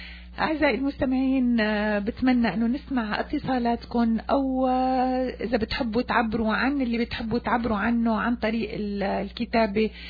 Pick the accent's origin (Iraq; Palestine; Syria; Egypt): Syria; now in Montreal, Canada; لحتى يكون إلنا اسم بمونتريال، ليش ما يكون إلنا اسم؟ نحن سوريين، نحن عنا حضارة، نحن عنا بلد منعتز فيها